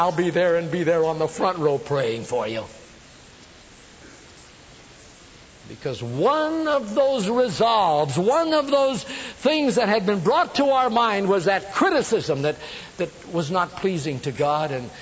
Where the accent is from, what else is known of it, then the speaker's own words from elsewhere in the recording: Modesto, California, United States; sat in a little motel out in my hometown in Modesto, California, near Ceres.